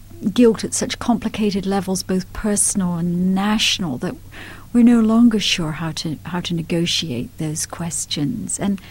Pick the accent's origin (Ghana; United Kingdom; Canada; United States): United Kingdom; Scotland; I think that growing up in Scotland as I did and going to a strict Scottish Sunday school